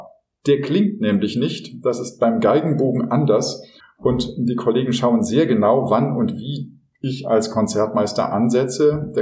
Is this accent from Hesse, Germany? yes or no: no; Berlin, Germany; in Berlin-West, wo ich aufgewachsen bin.